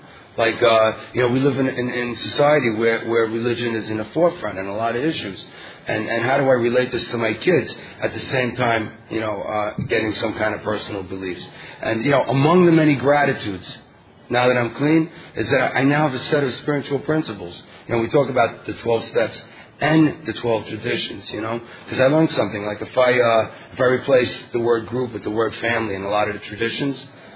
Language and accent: English; New York, United States; I'm an addict. … I'm from New York.